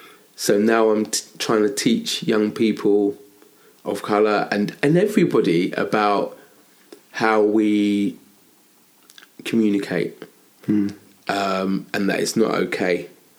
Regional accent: Shoreham, South East England, United Kingdom; also born or lived in Brighton / Southwick; No, so I was born in Brighton, but I mainly grew up in Shoreham and Southwick.

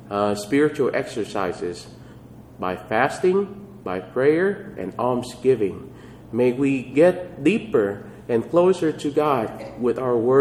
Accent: Kansas, United States; Yes, I'm from Kansas. We call Coke pops.

